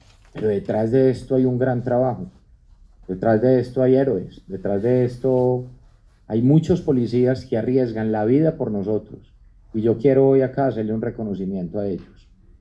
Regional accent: Colombia; que valoremos como colombianos lo que hace nuestra policía y nuestro ejército

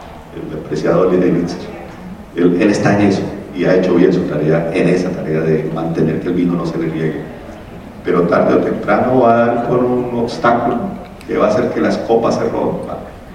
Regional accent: Bucaramanga, Santander, Colombia; como esas carreras que hacen en Bucaramanga, doctor, es mi tierra, de los meseros

